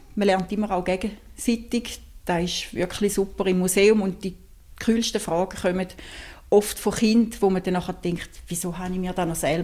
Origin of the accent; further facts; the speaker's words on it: St. Gallen, Switzerland; Ich komme aus St. Gallen. Ich bin 53